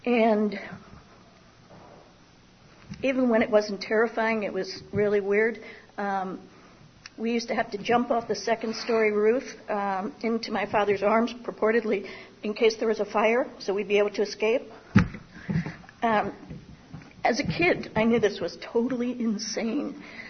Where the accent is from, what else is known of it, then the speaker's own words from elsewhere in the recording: Pennsylvania, United States; born there; I was born in Pennsylvania. I'm one of six children.